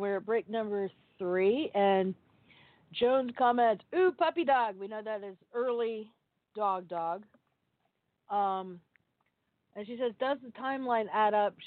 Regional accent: the South, United States; I'm from the South.

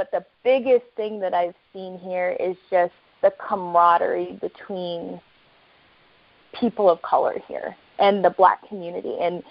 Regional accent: Albuquerque, New Mexico, United States; so I grew up in New Mexico, and New Mexico, Albuquerque, you know, is a small town, and I wanted to leave.

